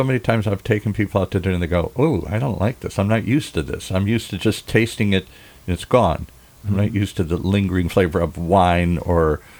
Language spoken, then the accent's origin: English; Midwest, United States; No, I grew up in the Midwest. All our mother's foods were lousy.